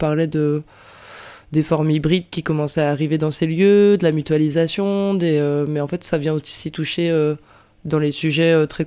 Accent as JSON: {"language": "French", "region": "Pays de la Loire", "country": "France", "said": "Moi, comme je disais tout à l'heure, je viens du Maine-et-Loire."}